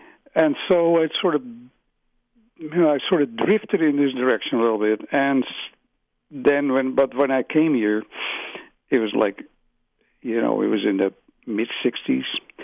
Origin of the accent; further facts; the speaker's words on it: Netherlands; accent: Dutch; English is a second language; they were probably intrigued by my Dutch accent and stuff.